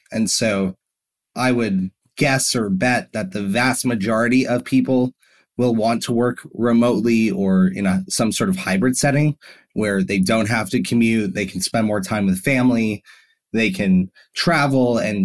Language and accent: English; Florida, United States; I was working remotely from South Florida in the United States where I grew up.